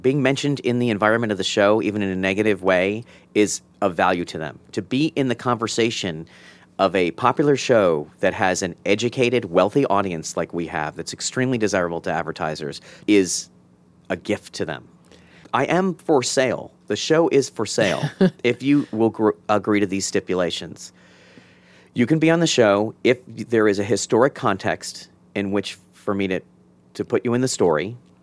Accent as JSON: {"language": "English", "town": "Baltimore", "region": "Maryland", "country": "United States", "tie": "born or raised there", "said": "That was all because I grew up in Baltimore."}